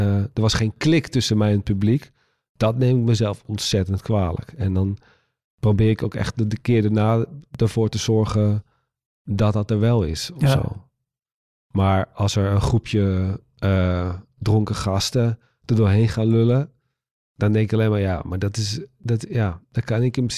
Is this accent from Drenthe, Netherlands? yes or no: no; Waddinxveen, South Holland, Netherlands; Maar toen woonde ik nog in Waddinxveen, waar ik vandaan kom.